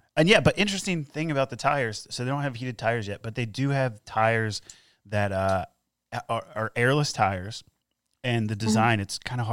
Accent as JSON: {"language": "English", "region": "New Jersey", "country": "United States", "said": "I'm from South Jersey, so give me"}